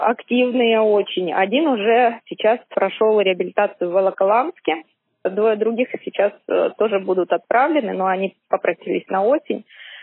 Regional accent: Donetsk, Donetsk Oblast, Ukraine; moved away as an adult; Я сама из Донецка. В 2014 году я оттуда приехала.

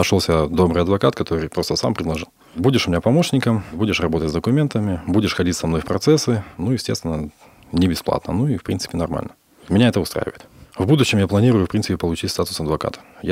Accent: Artyom, Primorsky Krai, Russia; Сам я из Приморского края, город Артем.

